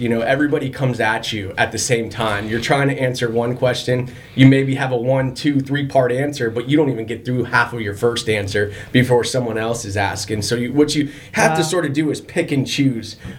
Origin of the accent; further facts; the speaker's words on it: Florida, United States; So we grew up in Florida. I'm born and raised.